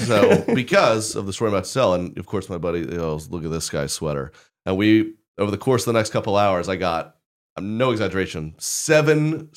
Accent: the South, United States; I don't know hockey. I'm from the South.

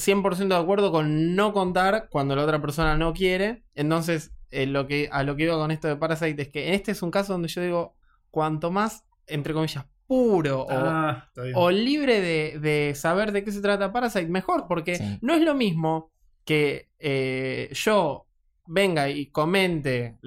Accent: Avellaneda, Buenos Aires Province, Argentina; yo soy de Avellaneda

